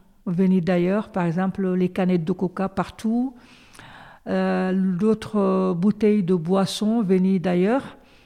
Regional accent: Diaguili, Guidimaka, Mauritania; moved away as an adult; now in France; Diaguili, je suis née à Diaguili. J'ai grandi à Diaguili. J'ai quitté Diaguili à l'âge de 20 ans pour rejoindre mon mari en France. Donc, Diaguili, comme je vous l'ai dit tout à l'heure, se situe dans le sud-est de la Mauritanie.

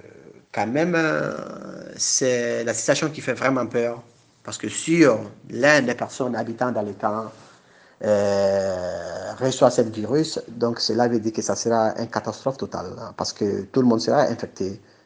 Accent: Mali; now in Greece; je viens du Mali, j'habite précisément en Grèce.

